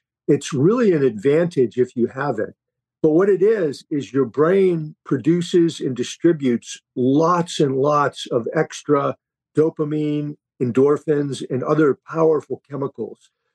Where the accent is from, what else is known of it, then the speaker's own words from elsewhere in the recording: Holbrook, Massachusetts, United States; So I was born in Holbrook, Massachusetts, near Boston, grew up there